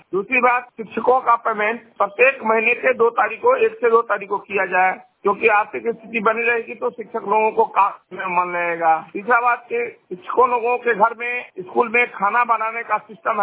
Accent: Sahar Ghat, Bihar, India; मैं सहार घाट का रहने वाला हूं और व्यापार चैम्बर ऑफ कॉमर्स का अध्यक्ष हूं, सहार घाट के निवासी हूं

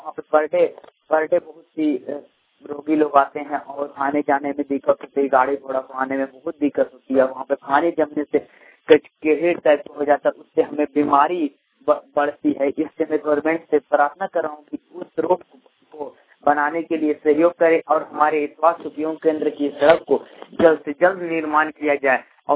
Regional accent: Jharkhand, India; मैं लातेहार जिला से हूँ

